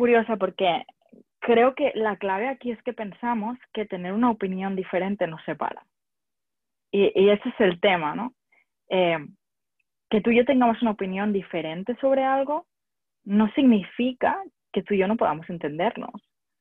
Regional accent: Barcelona, Catalonia, Spain; also born or lived in France / London / United States; soy de Barcelona y he dado muchas vueltas por el mundo, he viajado mucho. He vivido en Francia, en Londres, en Estados Unidos.

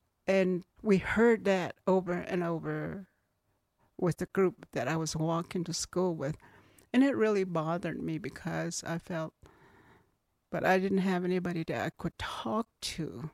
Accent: Navajo Nation, United States; first language Navajo; English is a second language; Lose my accent. Because I was just starting to speak fluently in English, so. But we got punished for speaking Navajo most of the time, so that was a way to try to stay away from getting punished, so you just don't speak your language.

